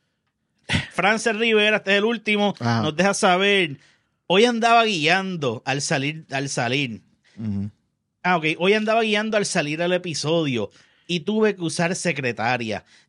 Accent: Canóvanas, Puerto Rico; yo soy de Canóvanas, que está brutal que algo nos supere

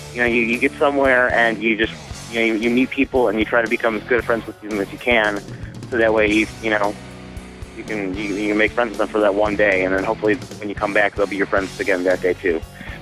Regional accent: Chicago, Illinois, United States; Yeah, we're all from Chicago.

